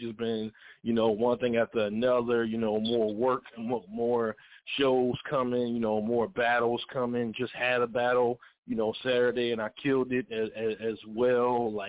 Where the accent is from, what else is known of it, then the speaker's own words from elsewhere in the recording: Philadelphia, Pennsylvania, United States; moved away as an adult; now in New Jersey, United States; I was raised out there. I was raised in North Philly. Yeah, I was down near. Probably since I was all the way in my 20s, my early 20s, and then I moved to New Jersey.